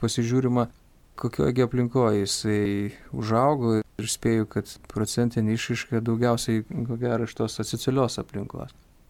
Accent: Palominė, Kaunas County, Lithuania; Esu kaimo vaikas, užaugau Kaišiadorių rajone Palominės kaime.

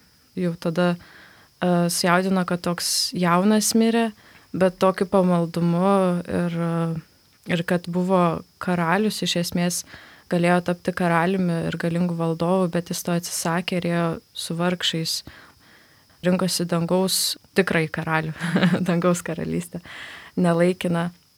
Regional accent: Panevėžys, Panevėžys County, Lithuania; aš esu iš Panevėžio ir Panevėžiai einu daugiausiai katedrą, kuri šiaip yra Kristaus Karaliaus katedra

